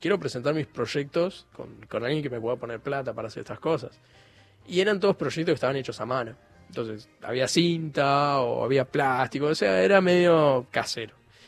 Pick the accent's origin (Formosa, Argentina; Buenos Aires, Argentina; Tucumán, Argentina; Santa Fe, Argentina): Buenos Aires, Argentina; yo nací en Pompeya, vivo en Pompeya